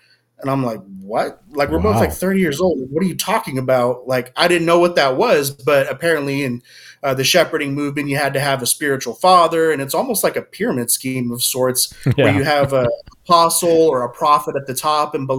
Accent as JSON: {"language": "English", "town": "San Antonio", "region": "Texas", "country": "United States", "said": "I'm from San Antonio, Texas."}